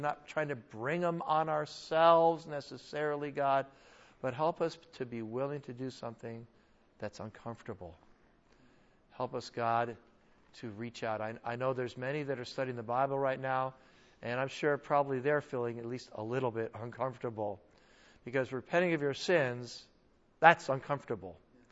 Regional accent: United States; And by the way, I'm an American too, so I tend to not do that as well.

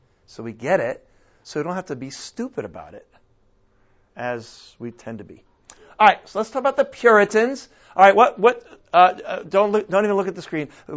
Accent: New England, United States; But I grew up in New England, and every town had a Congregationalist Church.

